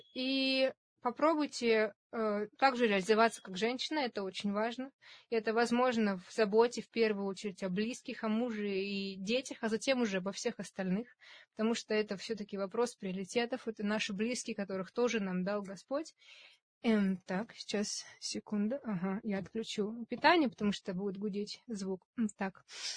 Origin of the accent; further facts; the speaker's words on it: Russia; born there; я не знаю, я родилась в России, мне там 25 лет.